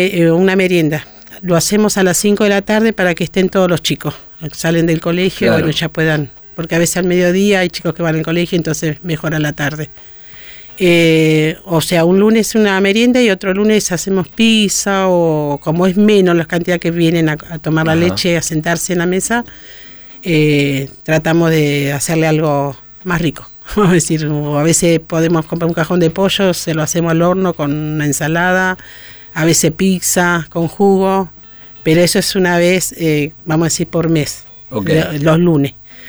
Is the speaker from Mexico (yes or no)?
no; Buenos Aires, Argentina; also born or lived in Entre Ríos; Yo nací en Entre Ríos, me crié allá con mi abuela y después me trajeron a Buenos Aires y bueno, me quedé acá y crecí acá.